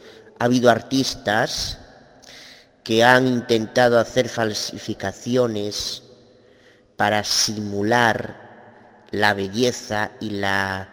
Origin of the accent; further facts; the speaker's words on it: Galicia, Spain; de Galicia, España.